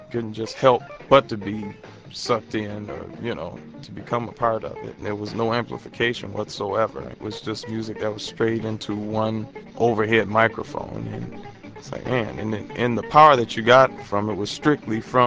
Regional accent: Detroit, Michigan, United States; through public radio, actually, in my hometown, Detroit, Michigan.

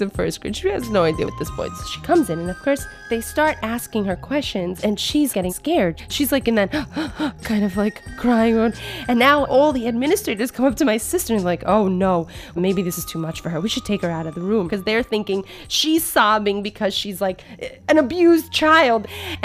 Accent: Brooklyn, New York, United States; See, growing up in South Brooklyn with Russian parents, the only thing that my parents knew they could clearly understand was good for us was Sesame Street.

